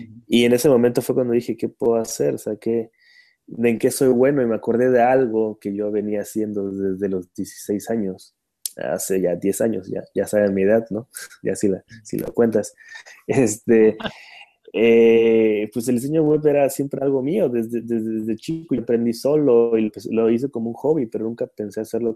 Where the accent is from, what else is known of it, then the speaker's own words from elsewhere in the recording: Tabasco, Mexico; soy de Tabasco, la gente que no sepa, como la salsa Tabasco, sí, exactamente, como la salsa. Es una ciudad, estado en el sur de México, ¿no?